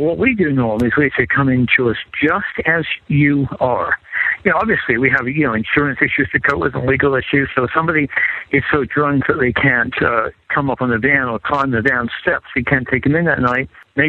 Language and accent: English; England, United Kingdom; born there; I was born in England. I grew up in a pretty privileged background. I went to a school in South England called Claysmore School